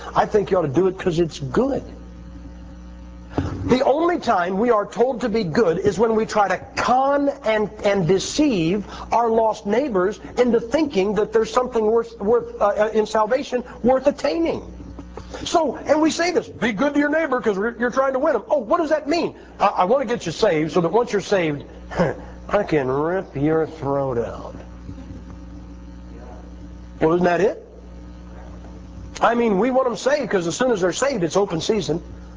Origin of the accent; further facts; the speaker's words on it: Ohio, United States; You guys know I'm from Ohio.